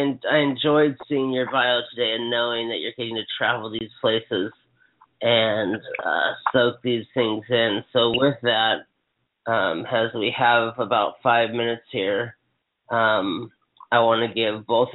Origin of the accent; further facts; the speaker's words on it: Hawaii, United States; I have friends in Canada that actually say, you're not from America. And I go, I'm from Hawaii.